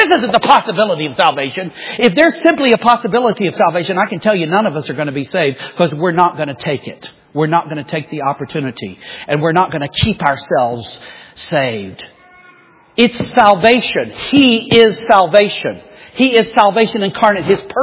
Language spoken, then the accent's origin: English; Maine, United States; Literally, I'm a Mainer. I'm from Maine.